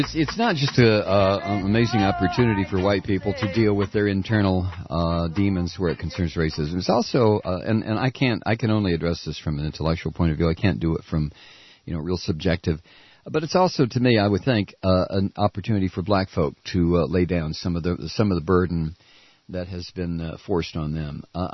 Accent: United States; I'm an American of a certain age, white, male, bango.

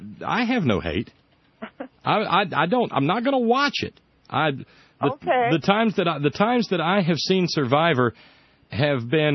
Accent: Alabama, United States; you're in Michigan. I'm in West Virginia. I grew up in Alabama.

